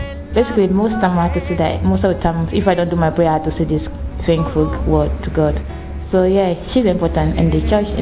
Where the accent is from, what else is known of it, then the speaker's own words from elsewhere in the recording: Côte d’Ivoire; I'm from Ivory Coast.